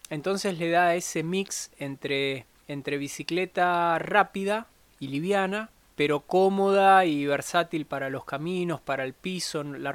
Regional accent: La Pampa, Argentina; accent: pampeano; Bueno, yo hablo pampeano.

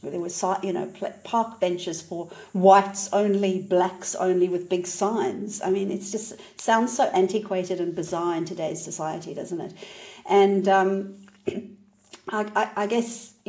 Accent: South Africa; just growing up in South Africa, there was so many problems in the community

